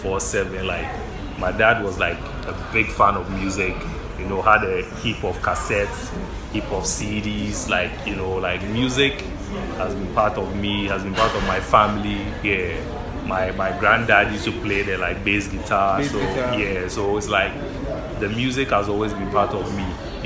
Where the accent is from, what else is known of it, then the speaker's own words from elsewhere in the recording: Ghana; I'm a Ghanaian, and you know Ghana, Charlie.